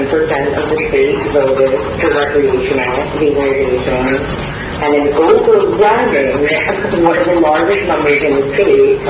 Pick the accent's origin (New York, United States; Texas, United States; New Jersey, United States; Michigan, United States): New Jersey, United States; Palmetto; I'm from Palmetto, New Jersey.